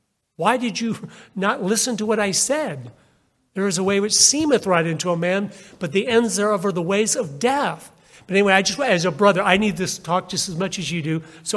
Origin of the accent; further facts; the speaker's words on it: Idaho, United States; I go, we're from Idaho.